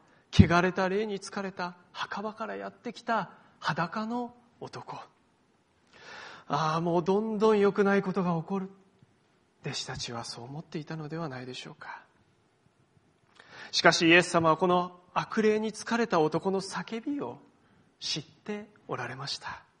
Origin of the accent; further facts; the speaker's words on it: Sendai, Miyagi, Japan; 私の生まれ育ったその仙台の実家にではですね